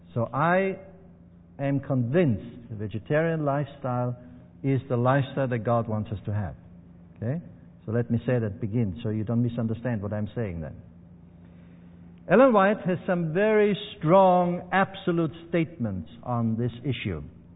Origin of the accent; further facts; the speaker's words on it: Austria; also born or lived in England / Australia; I grew up in Austria, in the mountains of Austria, where we had meat every day.